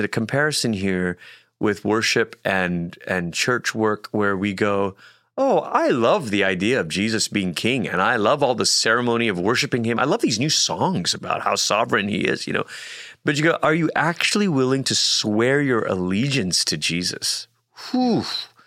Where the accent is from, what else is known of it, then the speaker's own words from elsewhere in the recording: Malaysia; I know this from growing up in Malaysia.